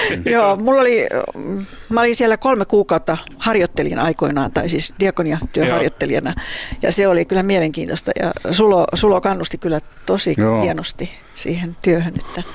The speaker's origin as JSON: {"language": "Finnish", "town": "Akaa", "region": "Pirkanmaa", "country": "Finland", "said": "Mä tulin tuolta Akasta. Akaan Toijalasta."}